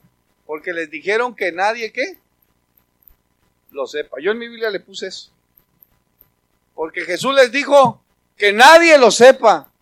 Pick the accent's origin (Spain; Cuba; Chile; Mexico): Mexico; porque los judíos igual eran batallosos como los mexicanos, somos batallosos.